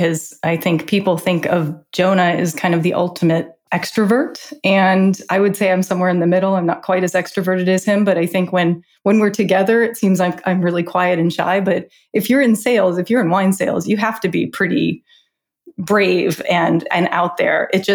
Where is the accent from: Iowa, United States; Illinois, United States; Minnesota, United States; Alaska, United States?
Illinois, United States; Chicago; For me, I grew up in Chicago, went to school on the East Coast, really wanted to do food, wine, and travel as my sort of vocation.